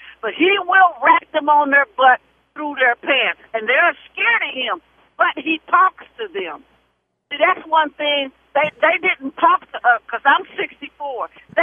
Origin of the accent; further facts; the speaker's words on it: Indianapolis, Indiana, United States; And I'm from Indiana, Indianapolis, Indiana, and I don't feel that the teachers should whip children.